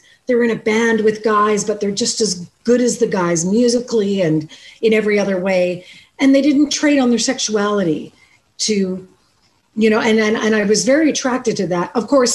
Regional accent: Canada; I am from Canada

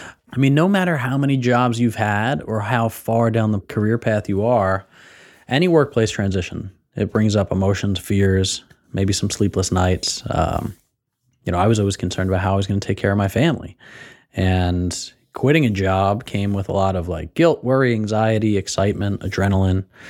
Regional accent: New Jersey, United States; I'm from New Jersey, so we wanted to go somewhere a little bit warmer

